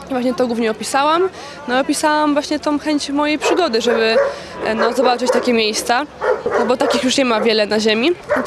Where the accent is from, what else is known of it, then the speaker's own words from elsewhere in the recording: Warmian-Masurian Voivodeship, Poland; Jestem z Mazur